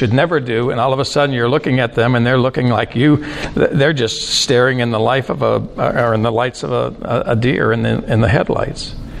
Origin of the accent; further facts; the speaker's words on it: Maine, United States; I grew up in Maine, and I remember as a child, my grandfather was a fisherman